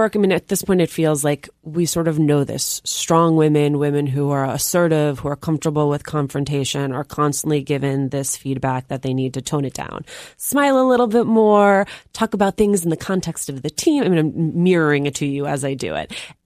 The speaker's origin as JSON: {"language": "English", "town": "Union City", "region": "New Jersey", "country": "United States", "tie": "born or raised there", "said": "I grew up in Union City, New Jersey."}